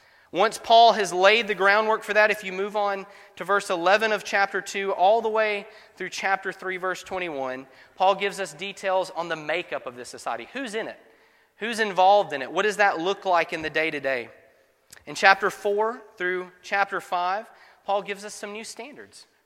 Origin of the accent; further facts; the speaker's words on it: Grenada, Mississippi, United States; it's a small enough town like my hometown of Grenada. A lot of old South towns like my hometown had a club, a group, a society called Cotillion.